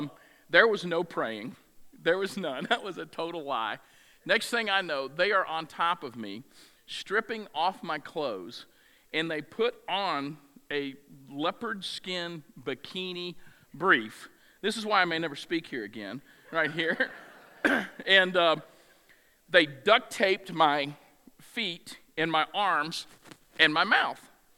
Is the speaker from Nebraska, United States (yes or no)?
no; Augusta, Georgia, United States; I grew up in Augusta